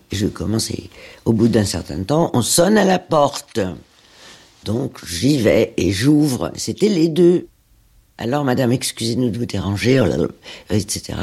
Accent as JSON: {"language": "French", "town": "Montrouge", "region": "Île-de-France", "country": "France", "tie": "born or raised there", "said": "J'ai grandi à Montrouge, dans les Hauts-de-Seine. J'ai donc vécu à Montrouge jusqu'à ce que je me marie."}